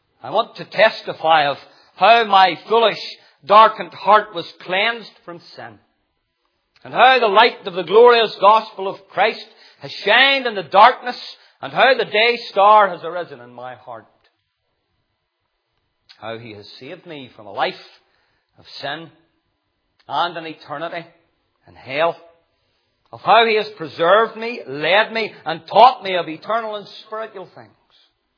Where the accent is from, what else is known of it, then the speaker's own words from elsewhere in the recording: Portavogie, Northern Ireland, United Kingdom; I grew up in Portavogie all my life